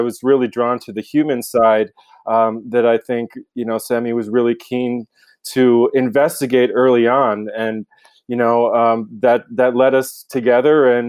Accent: Milwaukee, Wisconsin, United States; I'm from the Milwaukee area. I grew up as a sports fan and playing sports.

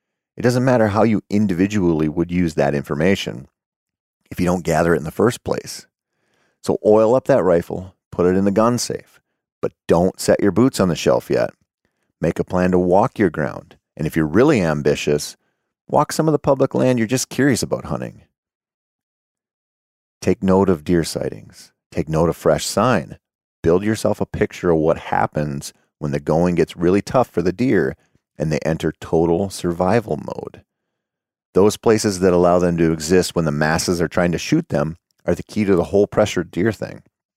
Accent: Minnesota, United States; during muzzleloader season here in my home state of Minnesota

